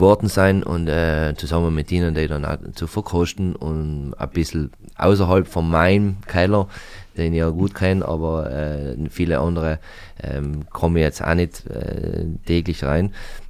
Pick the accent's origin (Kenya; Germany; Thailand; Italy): Italy; Kaltern, Trentino-Alto Adige; ich finde, das ist ein sehr herausragendes Merkmal bei uns in Kaltern, weil einfach sehr viele Junge noch mit Weinbau aufwachsen